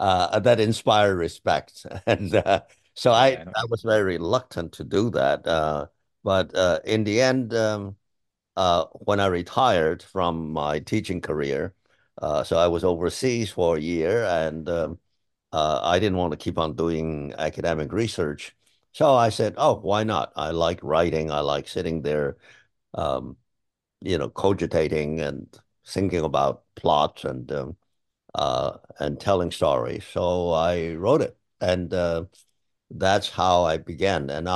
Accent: China; No, I grew up in China proper, and lived in different cities in the 40s, in the 1940s, and 50s.

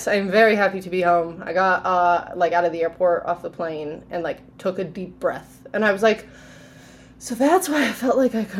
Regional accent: Great Falls, Montana, United States; I grew up in Great Falls, so I'm a Montana State Fair girl.

